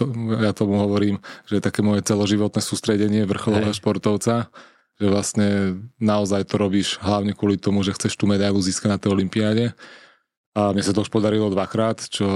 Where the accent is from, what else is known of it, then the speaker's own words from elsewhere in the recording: Čunovo, Bratislava Region, Slovakia; vyrastal som v Čuňove, že vlastne celé leto sme sa tam kúpali medzi tréningami